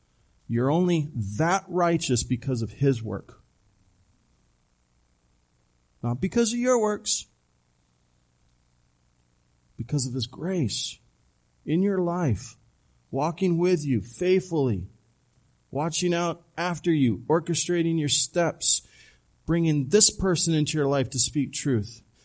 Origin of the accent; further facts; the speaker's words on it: Phoenix, Arizona, United States; born there; I was born in Phoenix, Arizona. Why? Because the Lord wanted me to be. I was born in a Christian home.